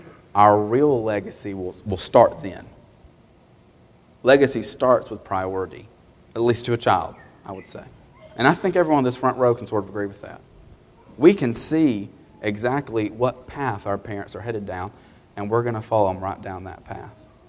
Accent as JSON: {"language": "English", "region": "Alabama", "country": "United States", "said": "I know ball's big up here. I'm from Alabama."}